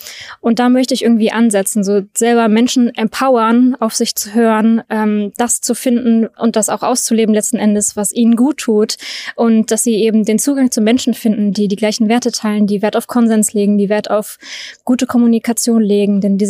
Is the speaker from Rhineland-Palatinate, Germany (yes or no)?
no; North Rhine-Westphalia, Germany; Ich komme aus dem Ruhrgebiet.